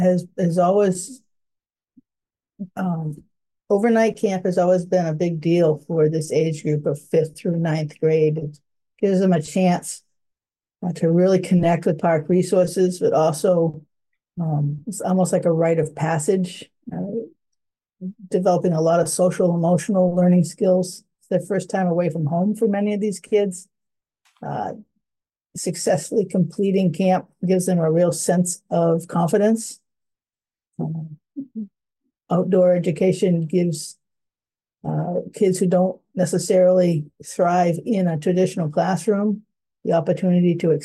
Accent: Bradley, Maine, United States; also born or lived in Old Town; I was born in Maine. I grew up just north of Bangor, Bradley in Old Town.

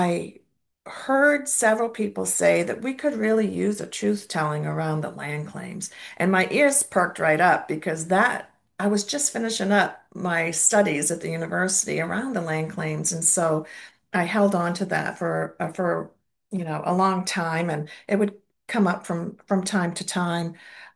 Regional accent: Indian Island, Maine, United States; I come from the Penobscot tribe, and I grew up on Indian Island with my grandparents during the formative years of the Maine Indian Land Claims

